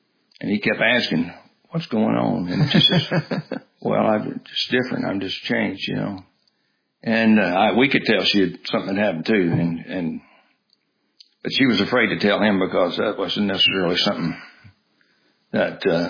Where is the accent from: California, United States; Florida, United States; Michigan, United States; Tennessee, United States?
Tennessee, United States; Memphis; moved away as an adult; I grew up in Memphis, Tennessee.